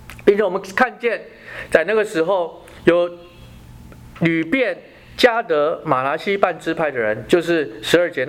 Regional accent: China; 对我们中国人来讲，我们有一个什么很大很强的一个盟友啊

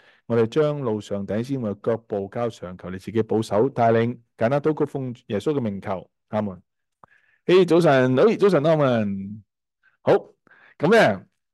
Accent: China; 就好似我哋中国人讲嘛。廣東人講啦嚇，咪開口及着你係嘛？

